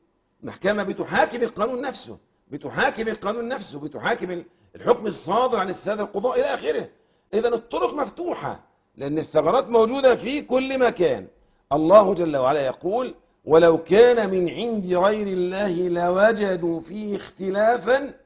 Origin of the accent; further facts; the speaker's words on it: Egypt; أنا كمواطن مصري يعيش في مصر